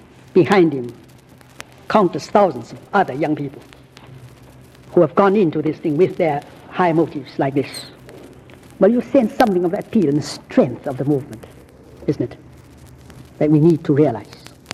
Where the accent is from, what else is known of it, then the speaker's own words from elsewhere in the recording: Shanghai, China; And right there in my hometown, Shanghai, more than once, I've had occasion to go to a Western hotel.